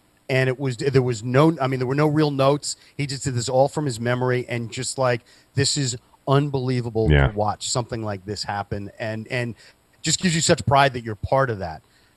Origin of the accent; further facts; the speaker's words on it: Birmingham, West Midlands, United Kingdom; Technically, I am from England, yes, from Birmingham, I think.